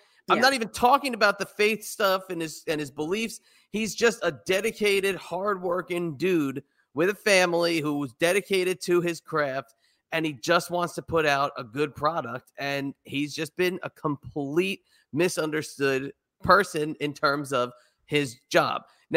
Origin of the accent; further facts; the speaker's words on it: New Jersey, United States; now in Virginia, United States; Fish out of water. I'm in Virginia. I'm from New Jersey. It's a fish out of water.